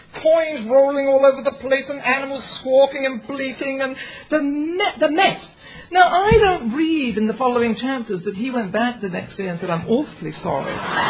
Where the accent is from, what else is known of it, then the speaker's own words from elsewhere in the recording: United Kingdom; And I said, you know, I'm British and we are not amused.